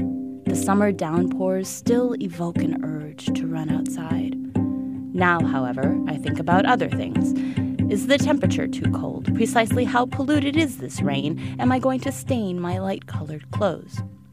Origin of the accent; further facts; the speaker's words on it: Oshkosh, Wisconsin, United States; Growing up in Oshkosh, I had the fortune to have a mother